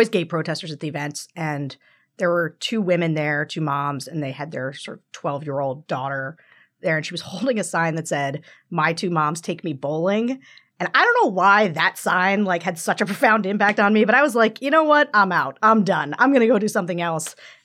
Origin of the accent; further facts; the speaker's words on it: Pennsylvania, United States; So Rick Santorum is a senator from Pennsylvania, my home state